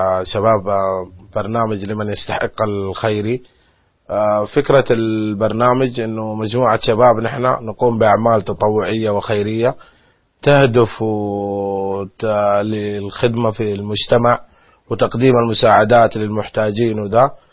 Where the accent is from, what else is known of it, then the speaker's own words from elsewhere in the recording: Mecca, Makkah Province, Saudi Arabia; انه نحن ابناء مكة المفروض نظهر باجمل صورة